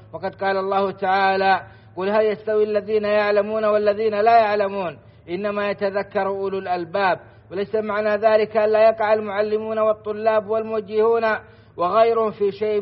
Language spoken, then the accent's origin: Arabic; Saudi Arabia